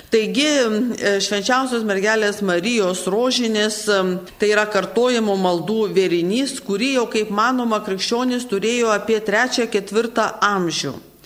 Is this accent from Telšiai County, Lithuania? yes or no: yes; Telšiai County, Lithuania; Nors mes kalbam iš Telšių ir man tai trupučiuką šitą temą prisipažinsiu yra tokia sudėtinga, nes mes Žemaičiai